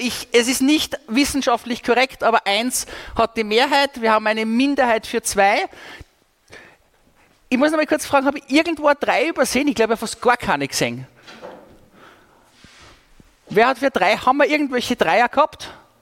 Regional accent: Austria; wir sind Österreicher, also in Österreich müsst ihr wissen, wir sind alle ein bisschen neidig.

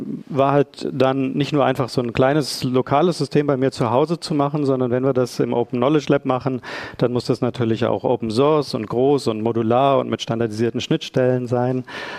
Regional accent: Bonn, North Rhine-Westphalia, Germany; also wir sind beide aus Bonn und der Region

